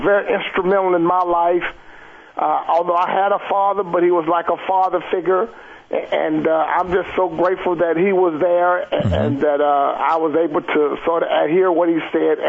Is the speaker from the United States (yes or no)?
yes; Houston, Texas, United States; I was in Houston, and it was the time. I'm from Houston, and mm-hmm. I went to Houston in 1995, and I stayed there until 2004.